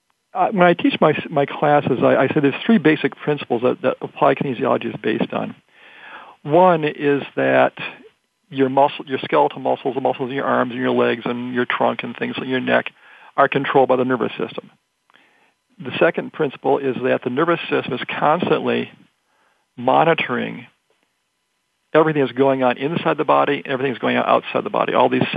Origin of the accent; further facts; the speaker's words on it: Detroit, Michigan, United States; I'm from Detroit originally, and there's a lot of doctors in Detroit